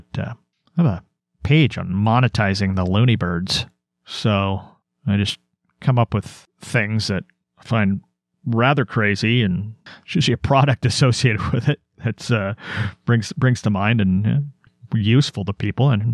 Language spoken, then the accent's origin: English; Oregon, United States; I'm an American. I'm an Oregonian.